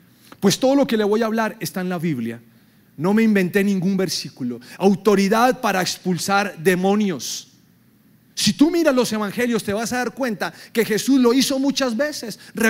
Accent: Bogotá, Colombia; Y si vemos un policía, como colombianos o bogotanos, pensamos que se puede quemar un policía

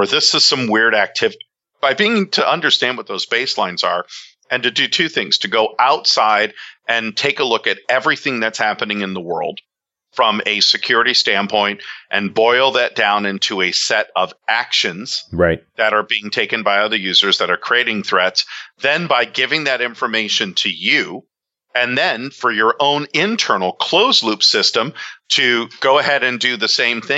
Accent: Montreal, Quebec, Canada; born there; I'm an expat. I was born in Montreal

